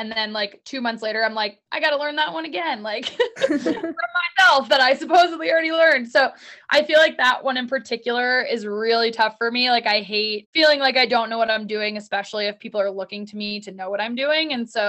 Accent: Maine, United States; growing up in Maine, like we never talked about it at my house.

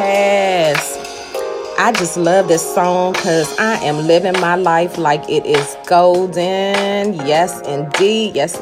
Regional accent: Kingston, Jamaica; born there; I was born in Kingston, Jamaica. So I was born in a Caribbean household.

